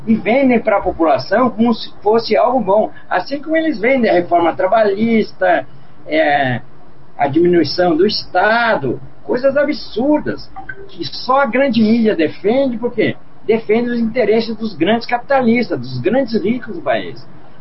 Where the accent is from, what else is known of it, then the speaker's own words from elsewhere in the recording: South Region, Brazil; Rapaz, assim, eu sou do Sul, né, cara? Então, a gente fala que o Sul é a parte rica do país.